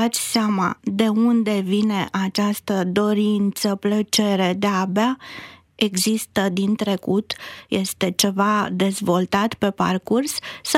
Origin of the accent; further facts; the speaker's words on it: Romania; noi ca români ne confruntăm cu această problemă